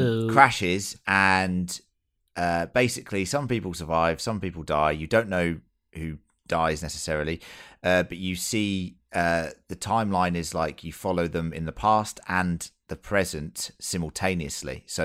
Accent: England, United Kingdom; As an English person, I didn't know that story.

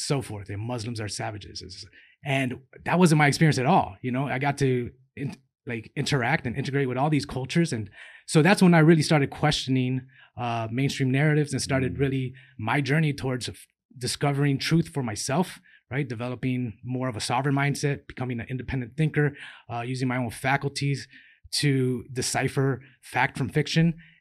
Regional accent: Miami, Florida, United States; Born and raised in Miami, Florida. Grew up there in Little Havana during the 80s.

